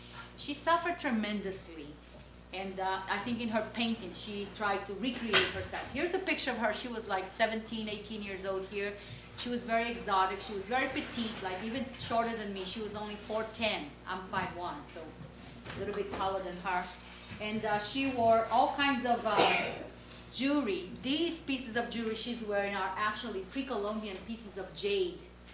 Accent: Brazil; I have Portuguese ancestry. I was born and raised in Brazil. And my father is Camiva, from the Camiva Indian tribe in northern Brazil. So I have that, you know, double mestiçagem in my life as well.

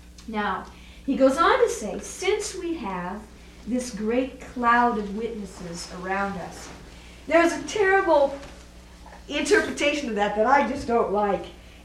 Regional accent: Midwest, United States; I grew up in the Midwest, and some of the rest of you who did, you know what it's like when the thunderstorm rolls in.

